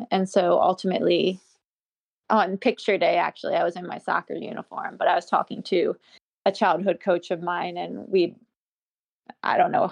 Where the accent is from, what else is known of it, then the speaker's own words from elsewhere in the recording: Maryland, United States; I'm from Maryland, so it's a small state. So it's not like California